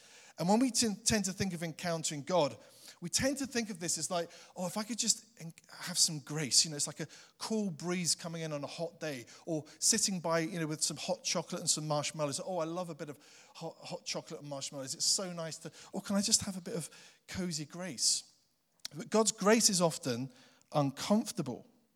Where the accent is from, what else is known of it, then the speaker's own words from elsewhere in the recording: England, United Kingdom; born there; also born or lived in Highlands, Scotland; I became a Christian at the age of 18. So I was born in England and born again in Scotland, which was a great way around. So for 30 years, I've been trying to rediscover my Highland accent, but I haven't been able to rediscover that accent.